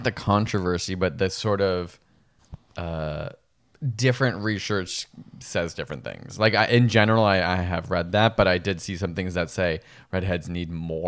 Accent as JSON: {"language": "English", "town": "Guelph", "region": "Ontario", "country": "Canada", "tie": "born or raised there", "said": "In my hometown of Guelph, you would say Edinburgh."}